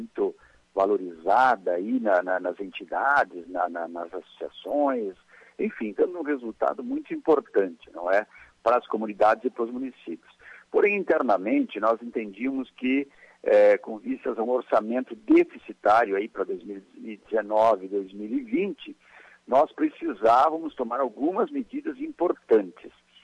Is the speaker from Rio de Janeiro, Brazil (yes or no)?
no; São Marcos, Rio Grande do Sul, Brazil; Nós que somos aqui da Serra, né, próximos aqui, natural de São Marcos, né